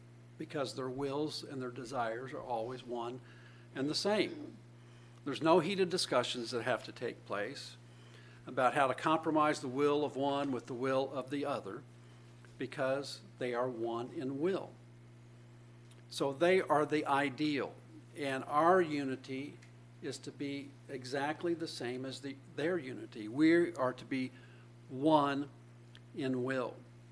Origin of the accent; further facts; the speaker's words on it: Indianapolis, Indiana, United States; When I was a youngster growing up in Indianapolis, they had a thing called the Music Memory Contest.